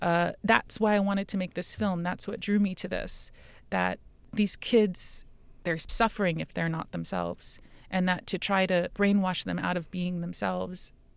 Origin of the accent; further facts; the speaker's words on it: United States; I think growing up in America made me very, I don't know if self-indulgence is the right word.